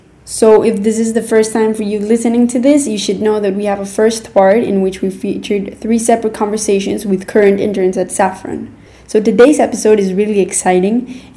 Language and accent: English; Medellin, Antioquia, Colombia; I am from Medellin, Colombia